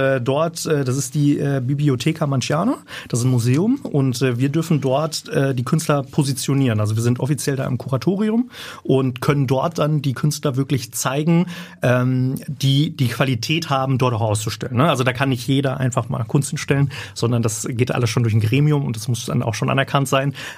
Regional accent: Bochum, North Rhine-Westphalia, Germany; Ich komme aus Bochum. Habe dort klassisch mein Abitur gemacht

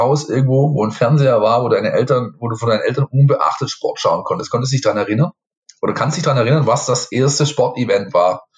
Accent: Baden-Württemberg, Germany; ich bin im Ort aufgewachsen, da waren sehr viele GIs mit ihren Familien wohnhaft, weil eben in der Nähe von den US Installations in Ludwigsburg und in Stuttgart liegend.

